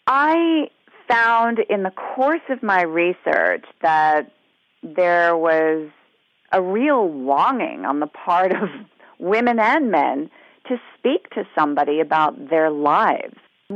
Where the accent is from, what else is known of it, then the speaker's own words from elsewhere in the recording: United States; I'm an American with a Chinese-American mother, and my mother raised me speaking Chinese.